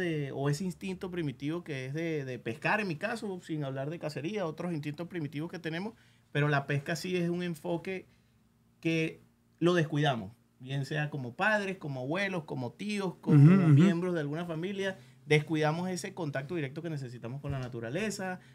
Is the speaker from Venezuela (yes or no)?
yes; Venezuela; venezolano.